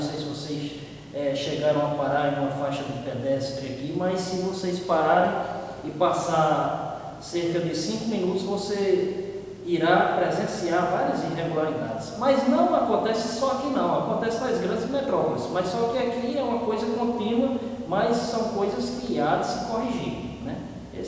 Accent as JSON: {"language": "Portuguese", "town": "Catolé do Rocha", "region": "Paraíba", "country": "Brazil", "tie": "born or raised there", "also_born_or_lived": "Lagoa", "said": "Inclusive, eu sou da cidade de Lagoa. Nasci em Lagoa, mas Catolé me adotou aqui, desde os 2 anos, 1 ano e 8 meses por aí. Eu vim para Catolé do Rocha."}